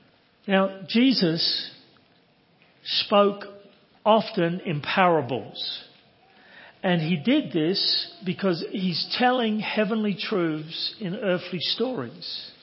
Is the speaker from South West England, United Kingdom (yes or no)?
no; London, United Kingdom; born there; Originally, I was born in the East End of London, so we talk funny over there